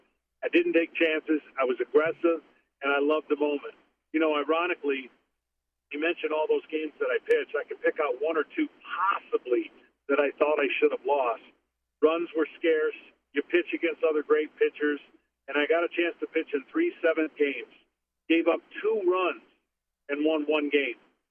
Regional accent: Michigan, United States; the way I always approached it as a kid growing up in Michigan

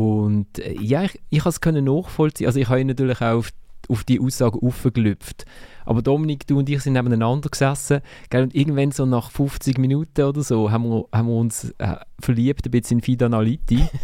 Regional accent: Basel, Basel-Stadt, Switzerland; ob ich als Basler

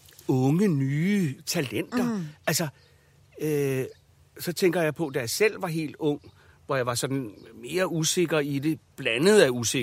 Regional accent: Amager, Capital Region of Denmark, Denmark; jeg voksede op ude på Amager.

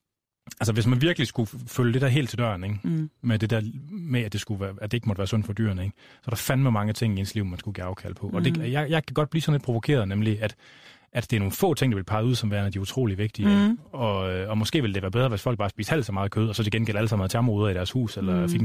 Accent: Bølling, Central Denmark Region, Denmark; Ja, jeg er vokset op på landet i Bølling, uden for Bølling, som ligger uden for Skjern, som ligger over ved Ringkøbing Fjord. Og min far, han var landmand

